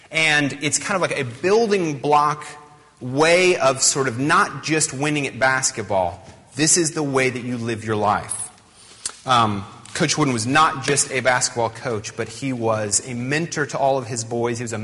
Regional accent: Atlanta, Georgia, United States; I'm from Atlanta, Georgia. Georgia is a state kind of near the Atlantic Ocean. It's a little below Tennessee, for those of you unfamiliar with the South.

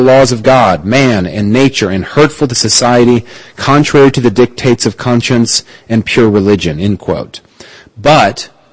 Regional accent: the South, United States; I'm from the South, and in the South, John Brown is this very, his reputation in the South is very peculiar.

